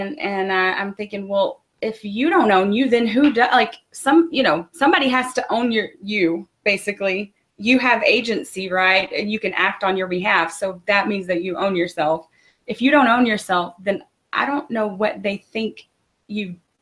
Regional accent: Tennessee, United States; I'm from Tennessee, but I had moved back about 15 years ago.

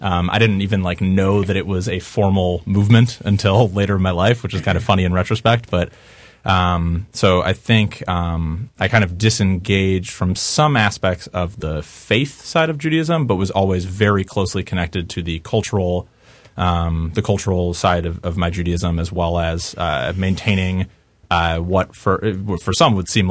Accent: West Bloomfield, Michigan, United States; So different story. So I was raised in West Bloomfield, Michigan, which is a very high concentration of high Jewish population.

